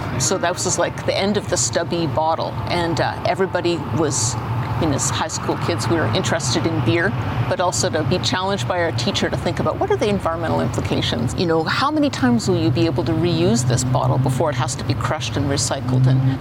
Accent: Prince Edward Island, Canada; also born or lived in St. Catharines; A big part of my life growing up in Prince Edward Island. I was born in St. Catharines.

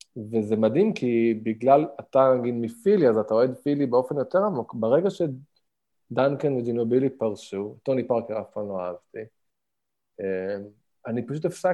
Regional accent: Jerusalem, Jerusalem District, Israel; כירושלמי, אתה קודם כל לא אוהב כל דבר שהוא

